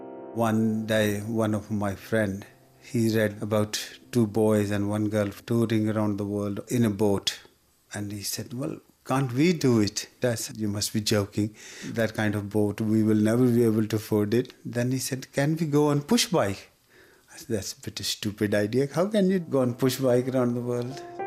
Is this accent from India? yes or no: yes; India; English is a second language; moved away as an adult; now in United Kingdom; I'm 62. I came from India in 1974. I was born in a quite poor family.